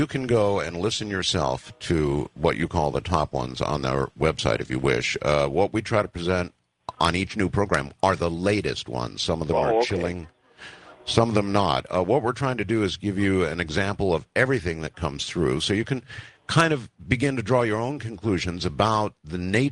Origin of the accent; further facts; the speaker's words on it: United States; So I remain an American, but -P for Filipino.